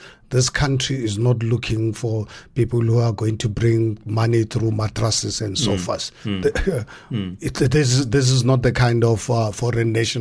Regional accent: Hammanskraal, Gauteng, South Africa; born there; I was born in poverty in Haramuts, in Amanskraal.

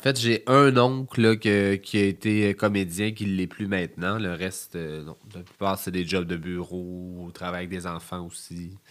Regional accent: Boucherville, Quebec, Canada; Ben pourtant, je viens de la rive sud. J'ai grandi à Boucherville.

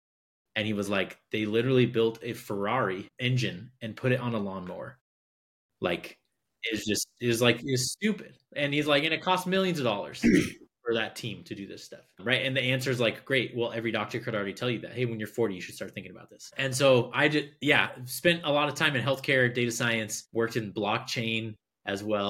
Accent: Minnesota, United States; also born or lived in Indiana; Yeah. So I grew up in Minnesota in the United States. You know, lived there till right before my senior year of high school, then moved to Indiana, went off to college.

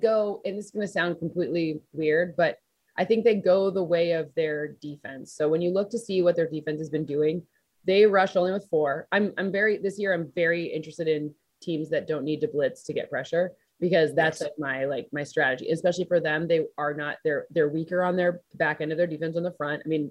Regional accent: Michigan, United States; Matthew Stafford's actually like, I'm from Michigan.

